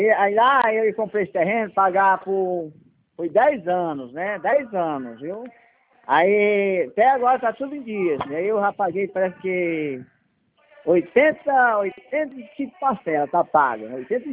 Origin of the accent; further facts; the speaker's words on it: Fortaleza, Ceará, Brazil; eu tenho aqui em Fortaleza, que eu sou de Fortaleza, aqui em Fortaleza, meu terreno.